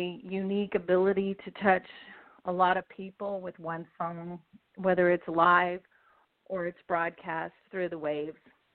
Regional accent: Pasadena, Texas, United States; I was born in Pasadena, Texas, outside of Houston, and I was singing before I was speaking.

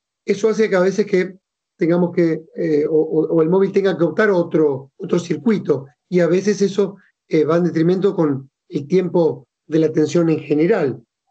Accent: Rosario, Santa Fe, Argentina; yo soy rosarino y obviamente tengo entornos y familiares en Rosario y conozco la localidad.

